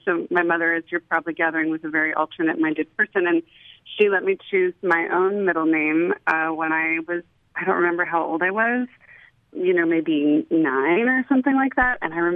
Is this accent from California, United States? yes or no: yes; California, United States; I was raised in Northern California hippie culture, and went to these small town schools